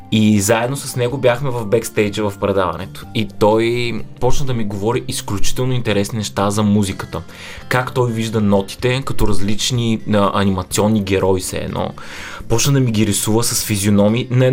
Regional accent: Varna, Varna Province, Bulgaria; когато бях в четвърти клас във Варна, тъй като съм от Варна

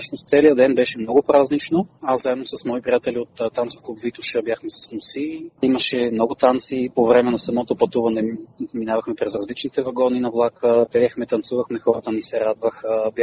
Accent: Lesnovo, Sofia Province, Bulgaria; Това е песен от моето родно село, село Леснова, община Елин Пелин, или Леснова Новоселско

